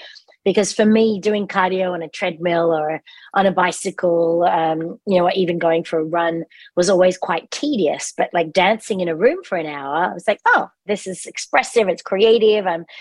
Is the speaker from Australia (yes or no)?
yes; Australia; also born or lived in England; now in United States; I was born in England, but grew up in Australia.